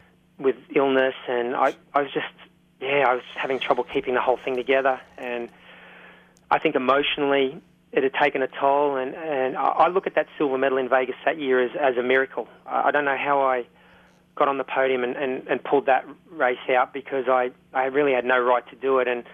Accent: Australia; But I wanted to win an Asia Pacific Championship in my home country.

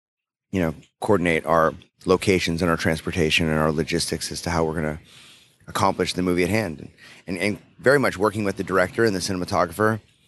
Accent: North Dakota, United States; making films in my home state of North Dakota, which I've been working on legislation for.

